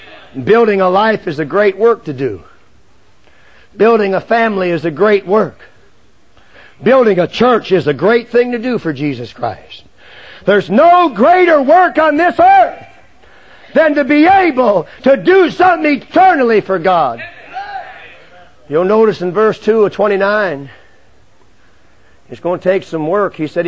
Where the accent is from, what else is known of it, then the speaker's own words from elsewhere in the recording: Carolina, United States; I'm from Carolina. We straight talk, Brother Ingram.